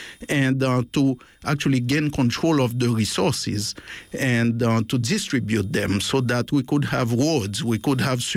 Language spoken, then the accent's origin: English; Haiti; moved away; because growing up in Haiti, the few times that I grew up outside of Port-au-Prince, in a different city, and but every time I would go to Port-au-Prince